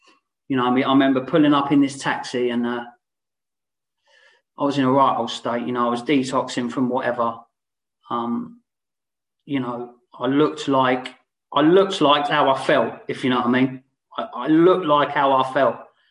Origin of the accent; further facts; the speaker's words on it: Basingstoke, South East England, United Kingdom; because I'm from Basingstoke originally, I remember driving away from the town